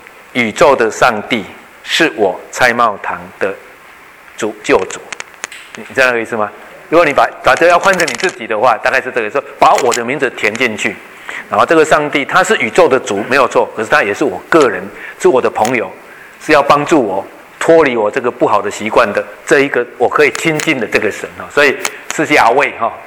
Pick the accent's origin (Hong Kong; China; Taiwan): Taiwan; 所以我们台湾人的信仰其实对神还是有这样的一个大概的这样区别